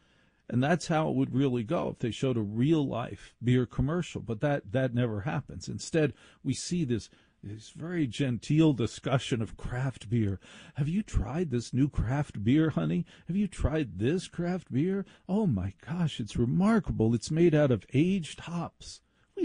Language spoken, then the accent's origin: English; Maplewood, New Jersey, United States; When I was a kid growing up in Maplewood, New Jersey, I'd see this stuff on TV, and I'm like, that has nothing to do with my home.